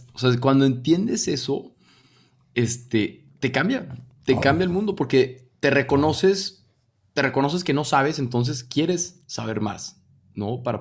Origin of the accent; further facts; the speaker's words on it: Torreón, Coahuila, Mexico; now in Monterrey, Mexico; Soy de Torreón, pero pues ya llevamos viviendo aquí unos 8 años. En Monterrey.